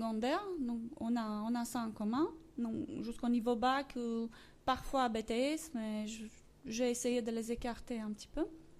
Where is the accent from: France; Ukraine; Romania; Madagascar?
Romania; accent: Romanian; Mon accent vient de mes origines roumaines